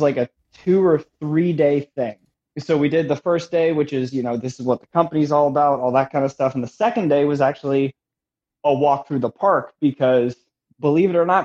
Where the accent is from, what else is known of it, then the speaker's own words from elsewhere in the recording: California, United States; born there; I was born in Southern California.